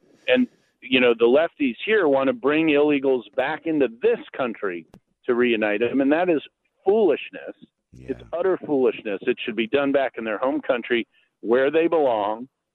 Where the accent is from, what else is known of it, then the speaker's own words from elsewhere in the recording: Edison, New Jersey, United States; born there; No, I was born up there in Edison